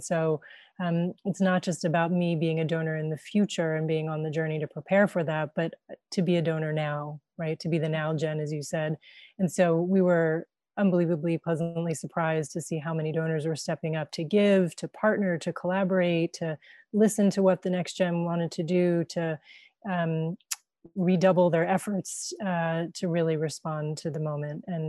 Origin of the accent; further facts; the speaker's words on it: Baltimore, Maryland, United States; I moved back to my hometown of Baltimore from college